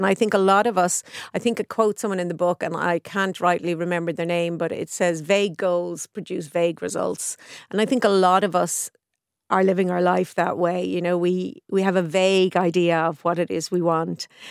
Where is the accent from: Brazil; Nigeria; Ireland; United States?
Ireland; as an Irish person